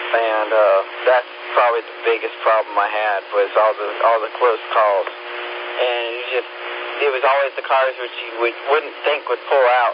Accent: Simpsonville, South Carolina, United States; Around town in the Greenville area, and also where I grew up in Simpsonville

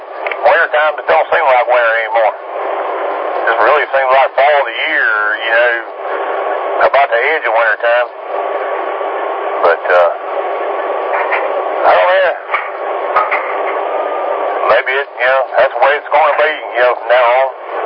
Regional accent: West Virginia, United States; I'm from West Virginia, and I'm used to seeing this time of the year, you know, 10 degrees or so, you know.

